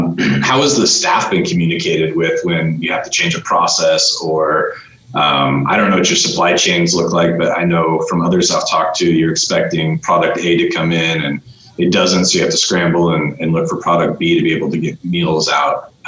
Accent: Seattle, Washington, United States; I grew up in the Seattle area, and it's one of the most diverse cities I've ever been in.

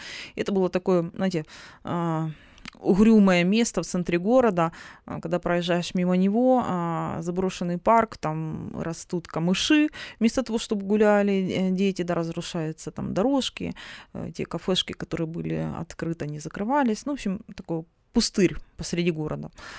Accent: Sloviansk, Donetsk Oblast, Ukraine; Я сама родилась в Славянске, долгое время жила, строила свою трудовую карьеру. У меня там живут родители

